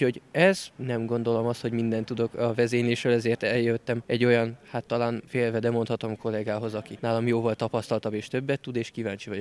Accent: Budapest, Hungary; Budapestről jövök

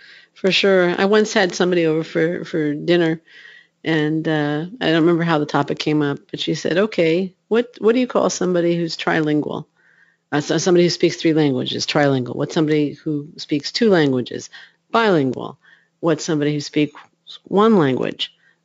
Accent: United States; So, because I am an American.

